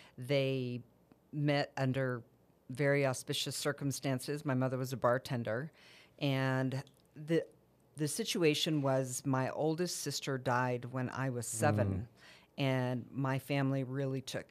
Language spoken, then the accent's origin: English; Roswell, New Mexico, United States; I'm originally from Roswell, New Mexico, which is a very conservative community.